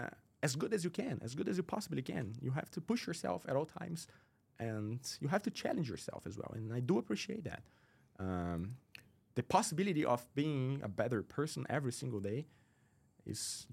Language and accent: English; Brazil; now in Dubai, United Arab Emirates; I am from Brazil